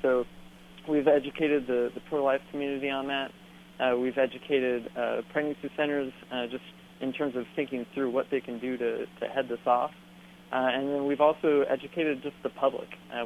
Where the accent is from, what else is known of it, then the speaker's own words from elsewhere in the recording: California, United States; out in my home state of California